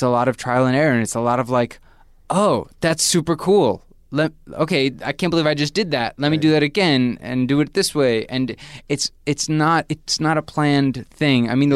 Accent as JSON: {"language": "English", "region": "New York", "country": "United States", "said": "We're just these songwriters, we're dudes from New York that we're trying to, you know, do our thing."}